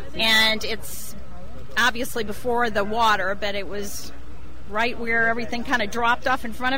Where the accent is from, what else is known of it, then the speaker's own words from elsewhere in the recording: Houston, Texas, United States; We had just shopped at Mall of America, and we're from Houston, so we're supposed to go home tomorrow.